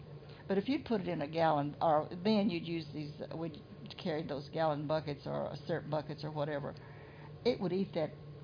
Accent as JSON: {"language": "English", "town": "Louisville", "region": "Kentucky", "country": "United States", "said": "But when we came from Louisville and would visit my uncles that lived there in the summertime, you could not, we just couldn't stand that water."}